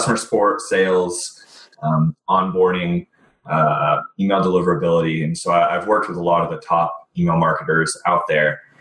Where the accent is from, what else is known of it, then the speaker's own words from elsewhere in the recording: Santa Barbara, California, United States; born there; also born or lived in Washington / Indiana; I was born in Santa Barbara, moved all around, lived in Washington, Indiana for a bit.